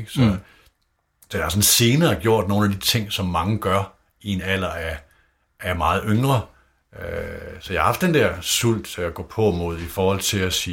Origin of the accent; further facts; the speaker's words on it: Nørre Sundby, North Denmark Region, Denmark; Jeg startede som avisbud hjemme i Nørre Sundby